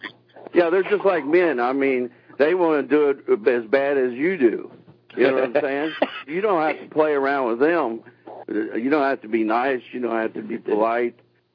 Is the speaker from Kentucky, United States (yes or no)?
yes; Maceo, Kentucky, United States; now in Atlantic City, United States; I'm from Maceo, Kentucky, a town about 100